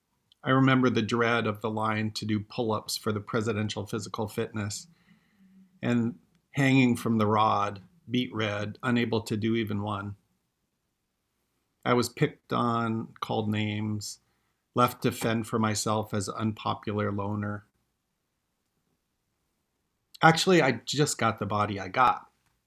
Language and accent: English; Bozeman, Montana, United States; Growing up in Bozeman, in the small town in Montana where I grew up, I was a suspect male.